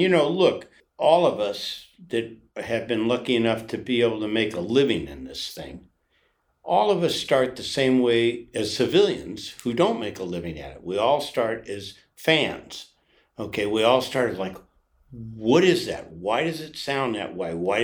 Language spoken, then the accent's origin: English; Berkeley, California, United States; born there; I was five. I was born in Berkeley, California, and my aunt and uncle lived down here in L.A.